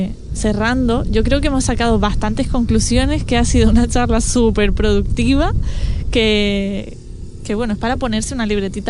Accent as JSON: {"language": "Spanish", "region": "Canary Islands", "country": "Spain", "said": "Mira, una cosa que caracteriza a la juventud de Fuerteventura, que estamos tan acostumbrados a coger un avión para todo"}